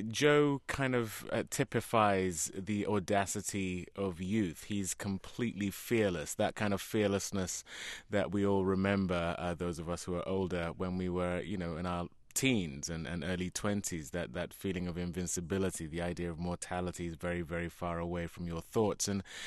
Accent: United Kingdom; at least I had the excuse of being British

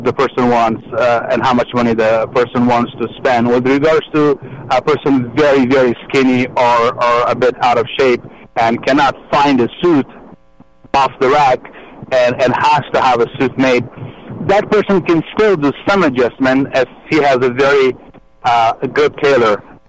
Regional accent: Afghanistan; moved away; So when I came to this country from Afghanistan about 20 years ago or so

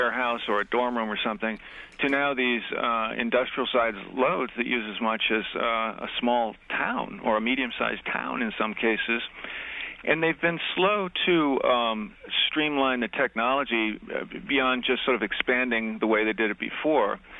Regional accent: Dubuque, Iowa, United States; Yeah, I'm out in Dubuque, Iowa. It's my hometown.

